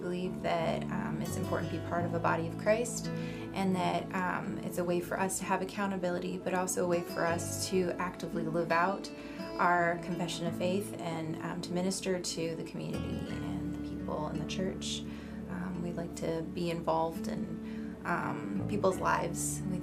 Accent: California, United States; All right, so I'm from California. I'm born and raised to believing parents.

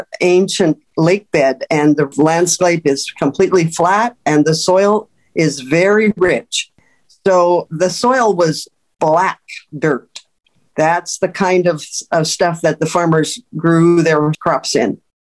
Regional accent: Castleton, North Dakota, United States; also born or lived in Fargo, North Dakota; I grew up in Castleton, North Dakota. Lived there until I went to college.

